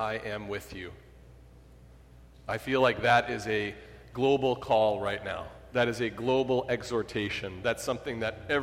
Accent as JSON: {"language": "English", "town": "Minneapolis", "region": "Minnesota", "country": "United States", "tie": "born or raised there", "said": "And when I was back home last year for worship in Minneapolis, in my hometown"}